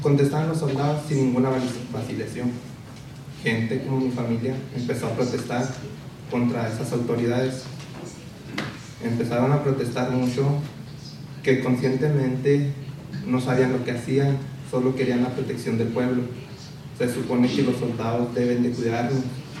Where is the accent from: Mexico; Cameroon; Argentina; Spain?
Mexico; Chihuahua; Provengo de un pueblo en el Valle de Juárez. En mi pueblo sucedió que llegaron los soldados en el 2008.